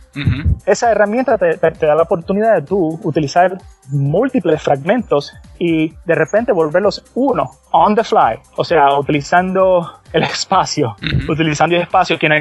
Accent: San Juan, Puerto Rico; now in West Palm Beach, United States; soy nacido y criado en San Juan, Puerto Rico. Ahora soy un detective en la policía local en West Palm Beach, en el estado de Florida.

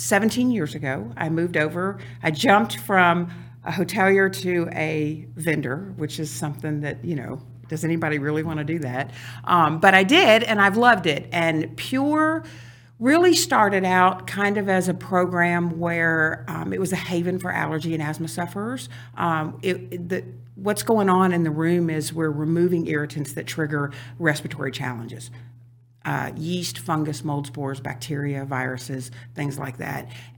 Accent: New Orleans, Louisiana, United States; Well, I'm from New Orleans. It's Fat Tuesday.

